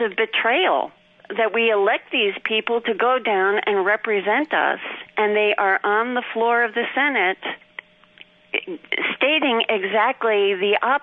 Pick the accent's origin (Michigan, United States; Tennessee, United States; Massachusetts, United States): Massachusetts, United States; I'm always very conscious that I'm from Massachusetts, and we tend to march to the beat of a different drummer up here.